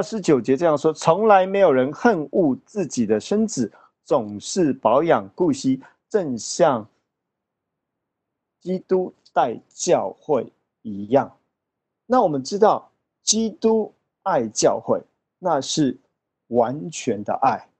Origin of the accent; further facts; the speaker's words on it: China; 我们中国人的传统有这样的六个字